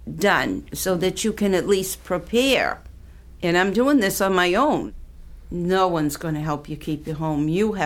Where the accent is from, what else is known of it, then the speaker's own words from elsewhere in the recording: Somerville, Massachusetts, United States; I was born here on Beacon Street in Somerville. Actually, I was the only one that was born in the hospital. All my mother's other children were born at home. And went to St. Joseph's School, which is in Union Square.